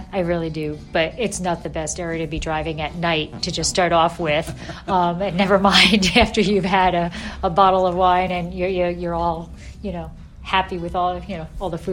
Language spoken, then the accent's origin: English; West Milford, New Jersey, United States; I grew up in West Milford. So it's the same.